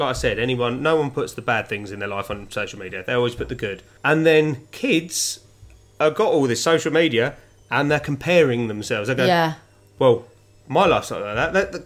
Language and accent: English; East of England, United Kingdom; I'm from Essex. I live that life.